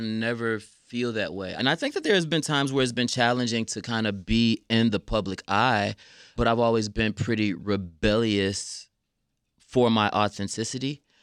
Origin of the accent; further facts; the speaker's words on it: Chicago, Illinois, United States; grew up on the West Side, you know, when they came from Mississippi as part of the Great Migration. We grew up on the West Side as well.